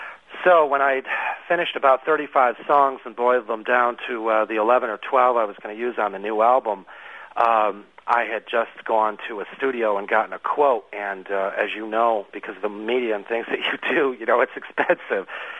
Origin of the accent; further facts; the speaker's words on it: Connecticut, United States; For me, I grew up in Connecticut originally, but I had a lot of friends from other countries.